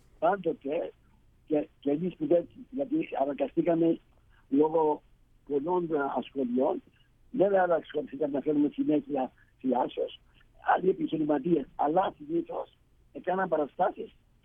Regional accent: Cyprus; Βέβαια στην πατρίδα μου, την Κύπρο.

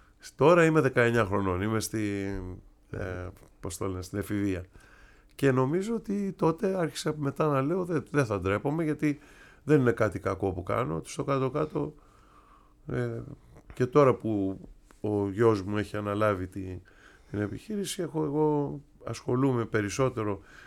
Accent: Greece; also born or lived in United States; εγώ είμαι Έλληνας. Από μικρός, παρόλο που είχα γεννηθεί στην Αμερική, 2 χρονών έφυγα και έζησα όλη μου τη ζωή εδώ.

